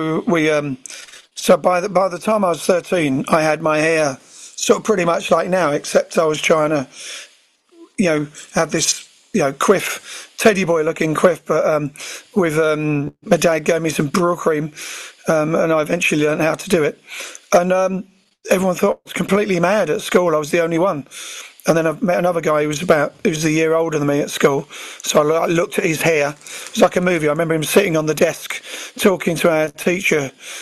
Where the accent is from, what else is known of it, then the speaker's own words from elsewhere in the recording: East of England, United Kingdom; We're from Essex, so it was early, you know.